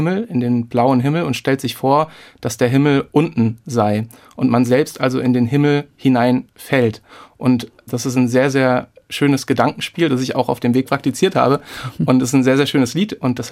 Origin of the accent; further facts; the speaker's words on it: Hofheim am Taunus, Hesse, Germany; von Hofheim am Taunus, von meiner Heimatstadt bis nach Santiago de Compostela